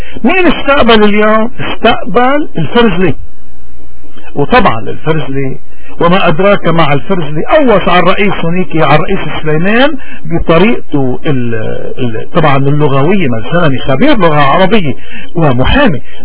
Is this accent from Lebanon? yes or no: yes; Lebanon; عندنا بلبنان 1 مليون سوري صار جايين من سوريا اليوم